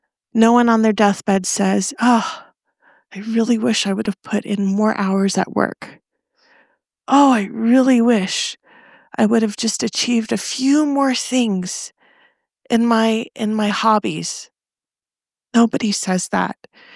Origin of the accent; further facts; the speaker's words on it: Phoenix, Arizona, United States; I'm from Phoenix. We have about 100,000 Jewish people in Phoenix.